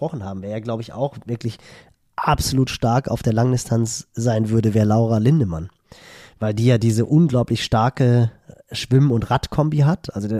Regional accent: Hamburg, Germany; Das freut mich als Hamburger natürlich besonders.

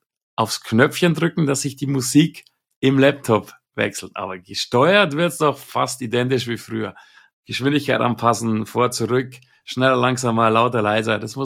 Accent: Ingolstadt, Bavaria, Germany; Ich komme aus Ingolstadt, dem Zentrum Bayerns. Das ist wirklich der Mittelpunkt von Bayern. Und ja, bayerische Wurzeln und deswegen auch das R.

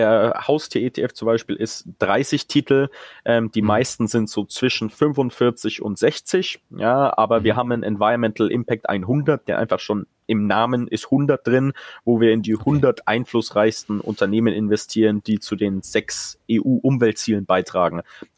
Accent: Munich, Bavaria, Germany; als Münchner

